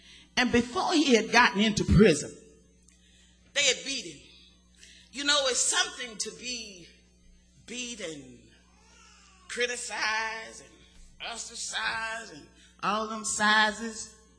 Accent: Texas, United States; I'm from Texas. I know what Polly Pop is. I was brought up on Polly Pop.

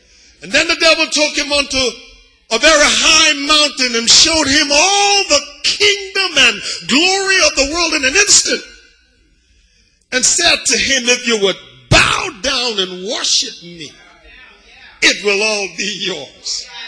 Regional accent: Liberia; You know, I'm from Liberia, and I told you I can split my accent.

